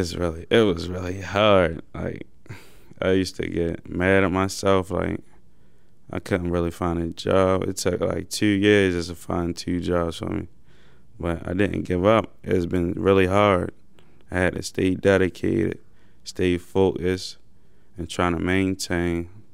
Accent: Baltimore, Maryland, United States; I grew up in West Baltimore. Like, my family, I'm an only boy, and I got like five sisters. I mean, just growing up for me in Baltimore is really hard.

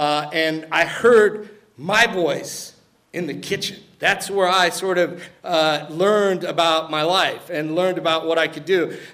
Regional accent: New Orleans, Louisiana, United States; I was born and raised in New Orleans. I grew up literally above a nightclub on Bourbon Street, so I might have been better off being raised by wolves.

